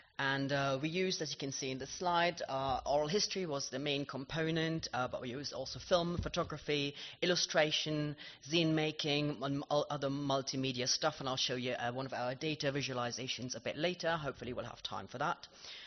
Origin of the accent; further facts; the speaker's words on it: Finland; English is a second language; So we're both from Finland and we know each other